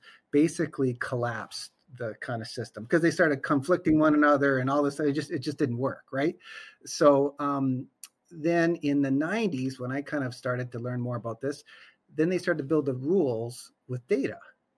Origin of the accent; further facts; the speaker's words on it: Canada; now in United States; So a bit about me, like, so I come from Canada, but now I'm a full-fledged American